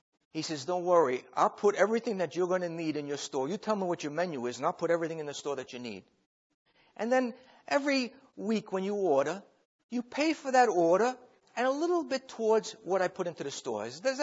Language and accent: English; Babylon, New York, United States; well, I'm from New York, out in the island.